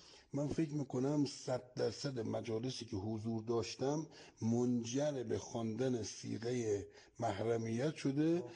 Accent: Qazvin, Iran; born there; متولد 1344، در جنوبی ترین منطقه قزوین متولد شدم

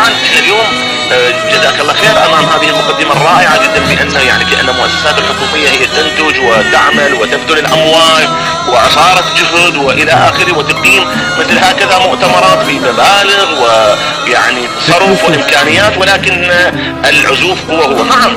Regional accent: Iraq; عندنا بالعراق

